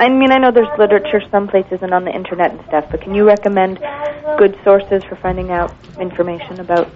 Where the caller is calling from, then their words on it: Sedgwick, United States; and I'm from Sedgwick.